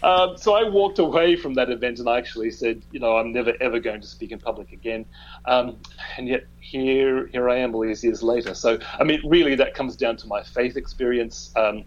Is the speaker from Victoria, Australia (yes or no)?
no; Sydney, New South Wales, Australia; also born or lived in Brisbane / Perth; I was born in Brisbane. I then had 6 years in Perth. I had 5 years in Sydney. If you were to ask me where is home in Australia, I'd say it's Sydney. And then we moved here in 2011. So I've got both a British passport and an Australian passport.